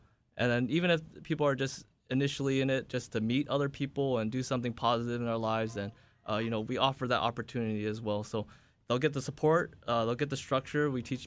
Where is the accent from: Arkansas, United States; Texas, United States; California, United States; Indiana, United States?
California, United States; I'm not from Hawaii originally. I grew up in California for most of my life. I moved to Hawaii maybe about 6 years ago now.